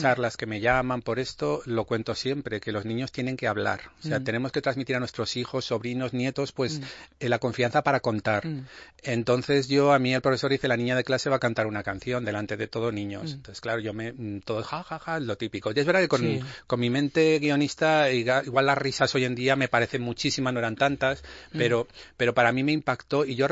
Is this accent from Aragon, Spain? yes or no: yes; Aragon, Spain; moved away as an adult; puede ser que pueda ser aragonés, pero es verdad que me fui de Aragón con 20 y pocos